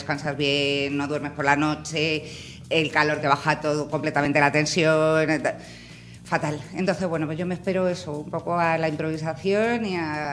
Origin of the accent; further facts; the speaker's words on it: Toledo, Castilla-La Mancha, Spain; Claro, yo soy de Toledo, entonces debe ser un poco ahí por la... No sé.